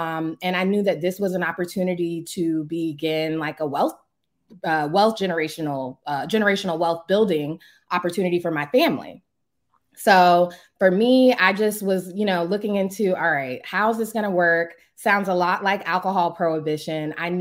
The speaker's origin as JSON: {"language": "English", "region": "Maryland", "country": "United States", "tie": "born or raised there", "said": "So I'm born and raised in Prince George's County, Maryland."}